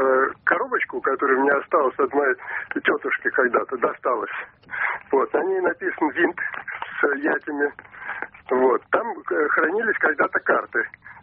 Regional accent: Moscow, Russia; Я вообще москвич, звоню вам сейчас из Подмосковья.

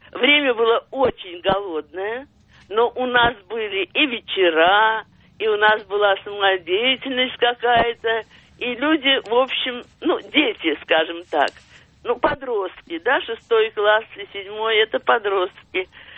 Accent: Moscow, Russia; born there; Значит, я родилась в Москве, но война бросала в разные места.

